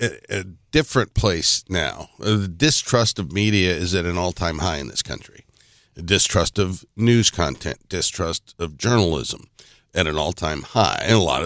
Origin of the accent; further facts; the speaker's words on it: United States; part of the blessing of being an American is the freedom that we have